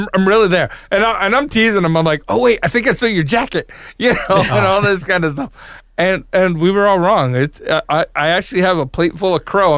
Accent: West Virginia, United States; I struggled for many Italians growing up in West Virginia. Right? I mean, the lucky thing is West Virginia is loaded with Italians and Polacks.

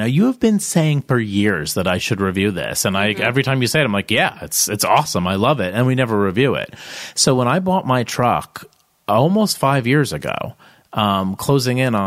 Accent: Asbury Park, New Jersey, United States; I grew up in Asbury Park, New Jersey, and our house was broken into many times.

